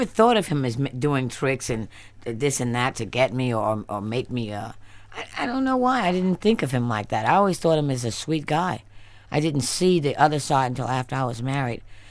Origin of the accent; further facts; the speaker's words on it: New York City, New York, United States; Remember, I'm from Spanish Harlem, and when I was downtown